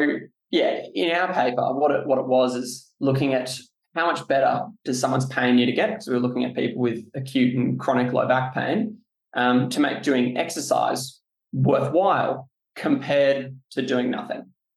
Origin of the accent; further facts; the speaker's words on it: Sydney, New South Wales, Australia; but I am from Sydney, so that might give it away a little bit.